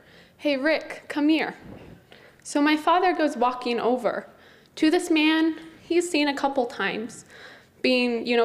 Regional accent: Merced, California, United States; now in Penngrove, United States; I live in Pengrove, but I'm originally from Merced, California, which is central California, middle of nowhere, agriculture, hot. You don't want to go there. But I grew up there

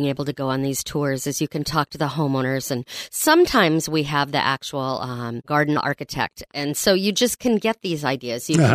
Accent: Santa Rosa, California, United States; I'm from Santa Rosa, and I never knew it was back there.

